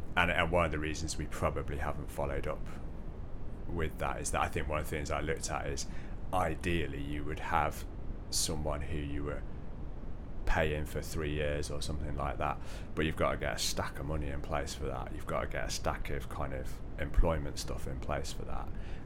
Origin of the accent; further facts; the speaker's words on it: North West England, United Kingdom; It was when we came to Northern Milltowns and we grew up in the Northwest.